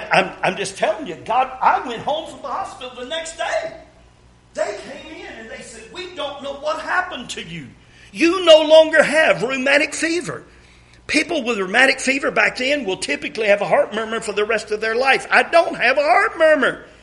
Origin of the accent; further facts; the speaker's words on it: United States; I was born and raised in America.